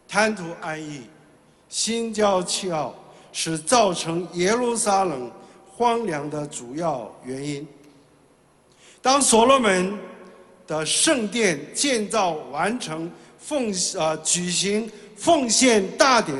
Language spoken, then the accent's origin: Chinese; South Korea; 我生长在韩国，你知道吗？韩国，我不是韩国人，我虽然生在韩国，我不是韩国，我是中国人。